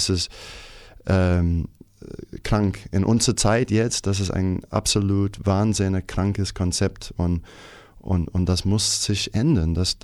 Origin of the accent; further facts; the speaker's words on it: New Zealand; also ich komme aus Neuseeland und Neuseeland war auch ein Teil von dieser Great Britain.